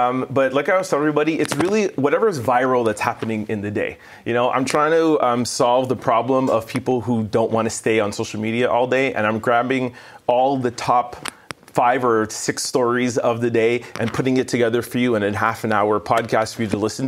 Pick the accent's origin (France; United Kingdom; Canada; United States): Canada; Montreal, Quebec; I was born in LaSalle and I grew up in the West Island.